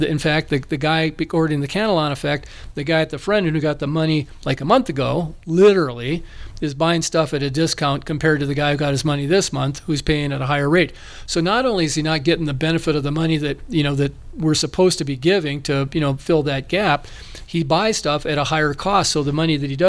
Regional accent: North Dakota, United States; I'm from North Dakota and dumb a Norwegian.

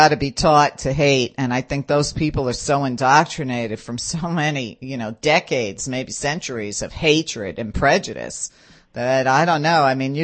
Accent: New York City, New York, United States; I grew up in New York City 60 years ago, Jack.

